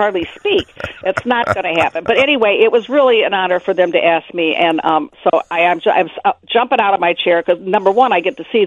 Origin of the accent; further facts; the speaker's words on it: St. Louis, Missouri, United States; I grew up in St. Louis, so I was used to seeing those Clydesdales